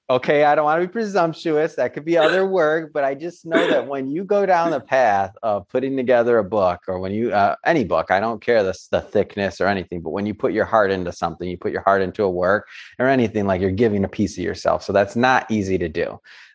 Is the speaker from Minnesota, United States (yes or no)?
no; Detroit, Michigan, United States; I'm from Detroit.